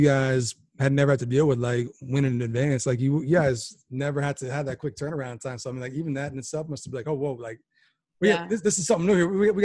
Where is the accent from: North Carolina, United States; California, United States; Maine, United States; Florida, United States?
Maine, United States; I'm from Northern Maine, so we always got a chip on our shoulder because we feel like we always get the short end of the stick.